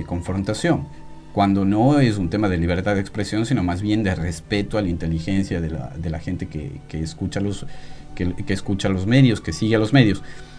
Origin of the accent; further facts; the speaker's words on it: Ecuador; nosotros crecimos siendo ecuatorianos de una manera y queremos ser ecuatorianos de otra manera